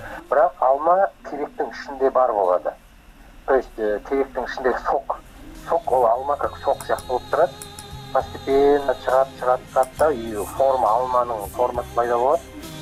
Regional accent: Kazakhstan; now in Almaty, Kazakhstan; Мен кичкентай кезде ауылда өстүм го, ошентип экен. Потом осу Алматыга мектеп окуган кезде көчүп келдик. То есть мен ауылда да болдум кичкентай кезде, и кийин калада да өсүп кеттим. Калада билем, ауылда билем.

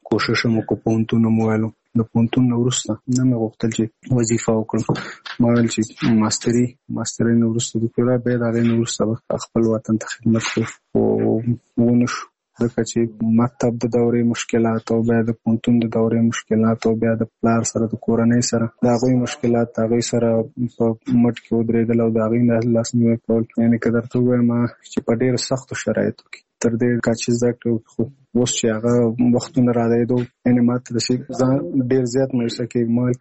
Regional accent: Nangarhar, Afghanistan; now in Kabul, Afghanistan; زموږ کور په ننګرهار کې دی، زه په کابل کې هم دلته

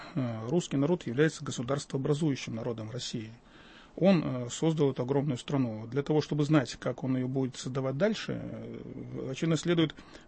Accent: Western Belarus, Belarus; Я сам из Западной Белоруссии, поэтому я как бы знаю об этом генетически.

